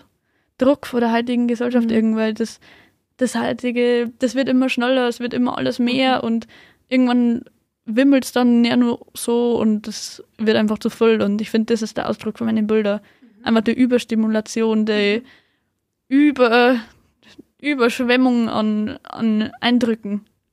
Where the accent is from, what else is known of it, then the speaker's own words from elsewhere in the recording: Mitterteich, Bavaria, Germany; Also ich komme aus Mitterteich, da ist alles nur ein bisschen bäuerlicher, wenn man so will.